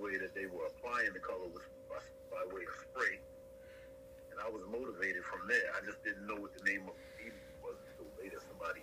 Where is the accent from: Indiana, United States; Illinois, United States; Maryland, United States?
Maryland, United States; also born or lived in New York; Originally from Maryland, and lived in New York for a while.